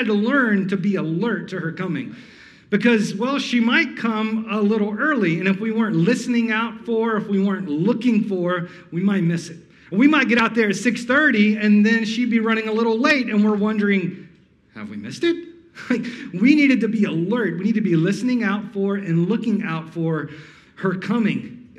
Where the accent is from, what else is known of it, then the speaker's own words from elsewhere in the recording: Alabama, United States; Did I say I'm from Alabama? I'm from Alabama, if you didn't know.